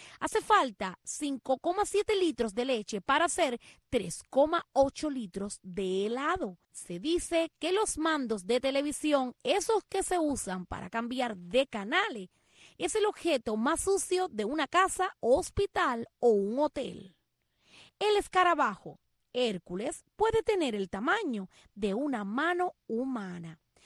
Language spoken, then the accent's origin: Spanish; Cuba; moved away; nosotros los cubanos, cuando salimos de Cuba